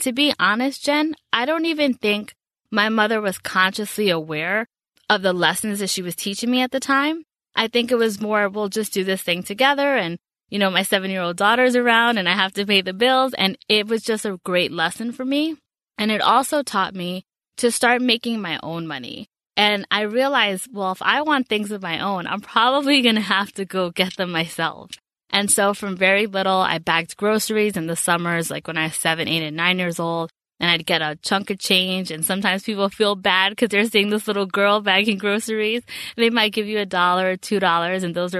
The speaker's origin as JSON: {"language": "English", "region": "New York", "country": "United States", "tie": "born or raised there", "said": "So I grew up in the Bronx in New York, so big up to the BX."}